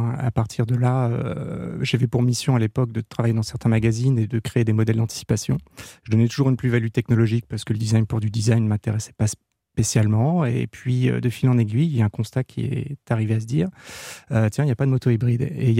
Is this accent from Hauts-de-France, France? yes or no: no; Le Mans, Pays de la Loire, France; je viens du Mans, qui est un des berceaux du sport automobile.